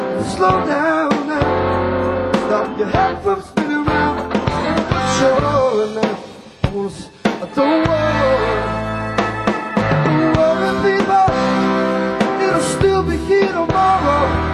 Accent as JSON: {"language": "English", "region": "New York", "country": "United States", "said": "Hey, I'm from New York, I don't know nothing."}